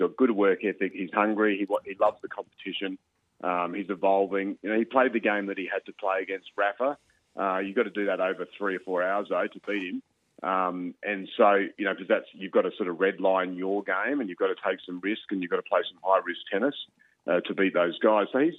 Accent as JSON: {"language": "English", "town": "Adelaide", "region": "South Australia", "country": "Australia", "tie": "born or raised there", "said": "this is a great environment here in Adelaide. It's my hometown, but it's a new tournament which kicked off yesterday"}